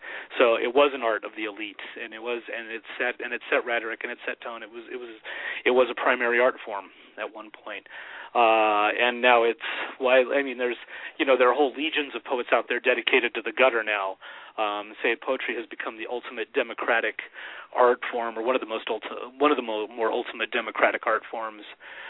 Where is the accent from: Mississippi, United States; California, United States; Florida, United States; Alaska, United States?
California, United States; moved away as an adult; It's a snapshot from my younger life, from when I was growing up in Humboldt County.